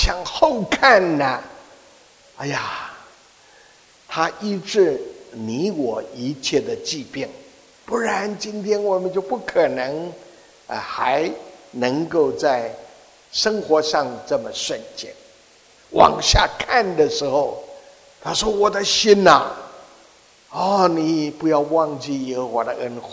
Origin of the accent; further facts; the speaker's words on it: Taiwan; moved away as an adult; now in United States; 全家就移民到美国来，当时我最大的女儿是16岁，最小的是9岁。我们是从台湾就移民到美国来。